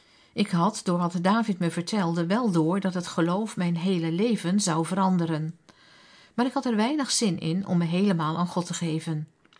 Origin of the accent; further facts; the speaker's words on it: Heenvliet, South Holland, Netherlands; Ik kom niet uit een christelijk gezin. Ik groeide op in Heenvliet op Voorne-Putten. Mijn ouders waren van huis uit Rooms-Katholiek en gereformeerd synodaal